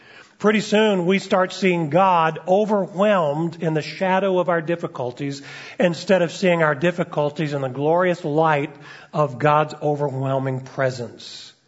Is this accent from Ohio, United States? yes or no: no; Alabama, United States; I was growing up in Alabama at the time